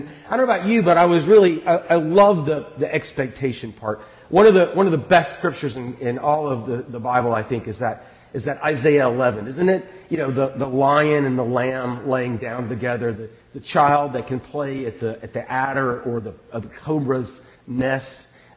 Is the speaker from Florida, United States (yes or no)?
yes; Gainesville, Florida, United States; We hail from Gainesville, Florida, but we are not Gator fans.